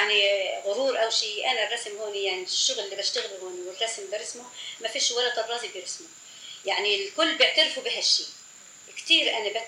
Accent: Palestine; moved away; انا كنت بالمدرسه وطلعت من المدرسه بعدين وطلعنا من فلسطين

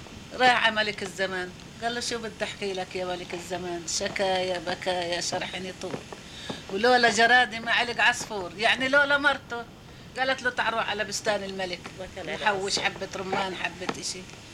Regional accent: Palestine; moved away; وبوعى فلسطين منيح. وطلعت من فلسطين

